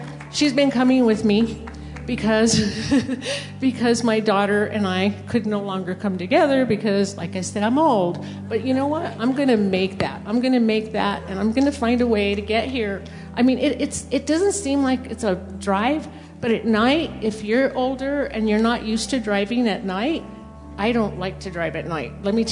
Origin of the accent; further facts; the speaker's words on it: Moriarty, New Mexico, United States; But I'm from Moriarty, and I make the drive here.